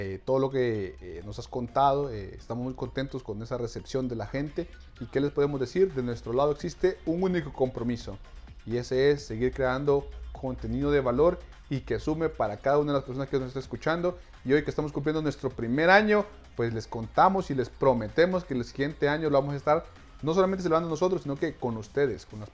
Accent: Honduras; me llama la atención saber cómo está y qué es lo que está pasando en mi tierrita Honduras.

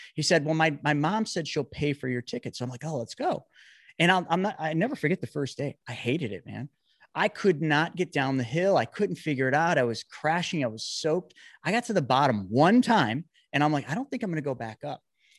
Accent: Buffalo, New York, United States; I grew up in Buffalo, New York, so we have no lack of snow here

